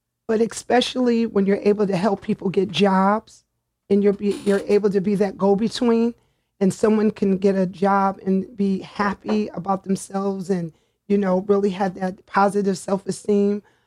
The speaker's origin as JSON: {"language": "English", "town": "New Haven", "region": "Connecticut", "country": "United States", "tie": "born or raised there", "said": "I grew up, born and raised in New Haven with my mom and my sister."}